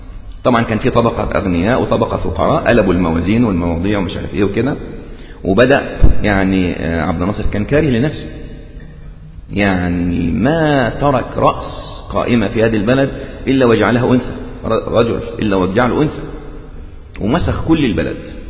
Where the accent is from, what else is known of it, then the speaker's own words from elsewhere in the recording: Egypt; يعني مثلا لو نظرنا حتى عندنا في مصر